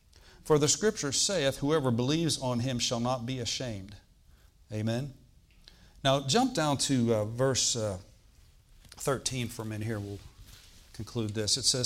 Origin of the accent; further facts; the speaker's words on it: Baldwin-Whitehall, Pennsylvania, United States; I grew up in the Baldwin-Whitehall area, okay. And if you cross over Brownsville Road and Route 51, there's a sign there that says Uniontown, 50 miles, okay.